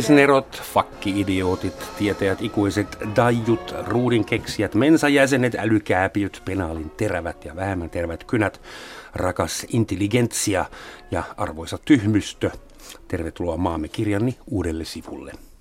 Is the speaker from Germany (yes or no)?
yes; Bavaria, Germany; Finnish is a second language; now in Finland; Entisellä kotiseudullani Alppien pohjoisreunalla Etelä-Saksassa